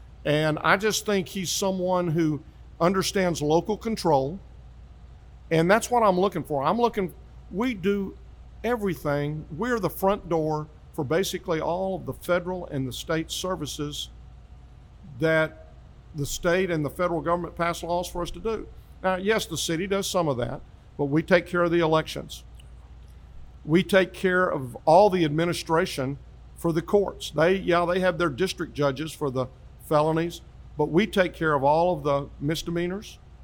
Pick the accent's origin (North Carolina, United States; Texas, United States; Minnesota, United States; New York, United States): Texas, United States; Grand Prairie; now in Hurst, United States; I grew up in Grand Prairie, part of Dallas County.